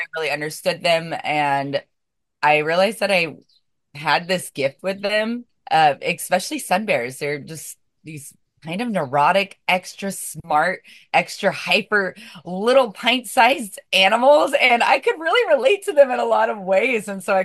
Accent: United States; I don't know Celsius because I'm American, but it's 80

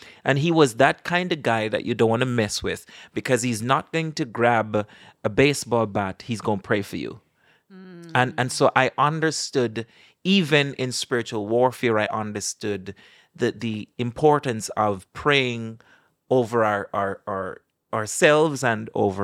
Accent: Jamaica; born there; I'm Jamaican. I was born there. And I grew up in the church.

